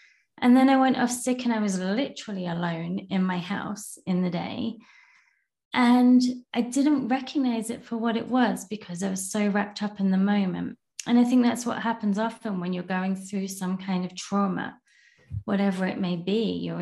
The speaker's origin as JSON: {"language": "English", "region": "England", "country": "United Kingdom", "tie": "born or raised there", "moved": "yes", "lives_now": "Canada", "said": "I remember going back home to England. I live in Canada. I'm born and raised in England."}